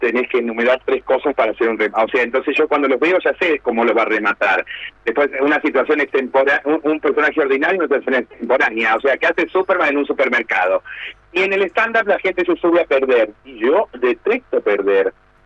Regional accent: Córdoba, Argentina; el show habla de mí, de mi vida, de cómo fui llegando, de cómo salí de Córdoba, de cómo pude llegar a la radio, a la tele, al teatro

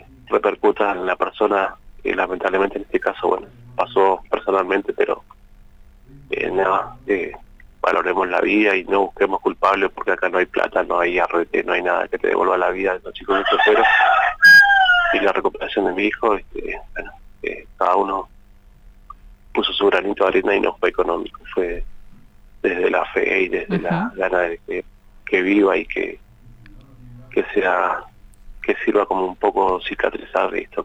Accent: Argentina; como pasa siempre y nos pasa como argentinos

